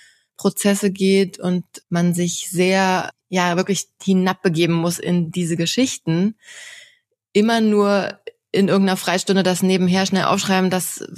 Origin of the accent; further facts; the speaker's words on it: Lichterfelde, Berlin, Germany; die alle in meiner Heimat Lichterfelde spielen, wo ich auch lebe.